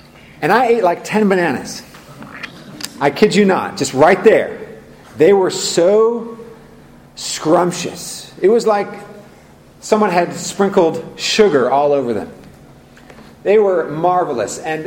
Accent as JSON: {"language": "English", "region": "California", "country": "United States", "tie": "born or raised there", "said": "I grew up in Silicon Valley. I didn't ride too many horses growing up."}